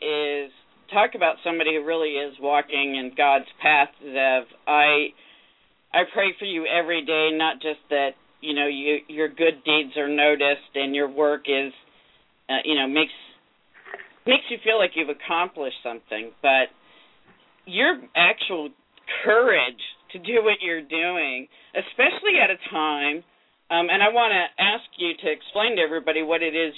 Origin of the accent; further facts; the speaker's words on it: California, United States; from California, and I'm filling in for Diana Cruz